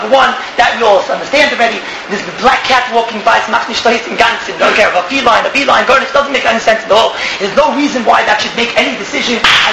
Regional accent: United States; I know I'm American, I could get in trouble right now

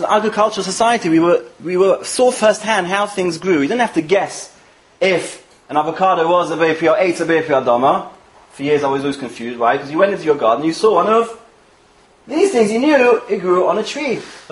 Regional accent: United States; I'm mad American, what can I do?

